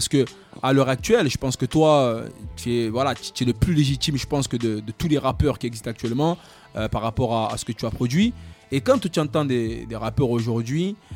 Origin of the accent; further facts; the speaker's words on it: Marseille, Provence-Alpes-Côte d'Azur, France; Non, moi je suis Marseillais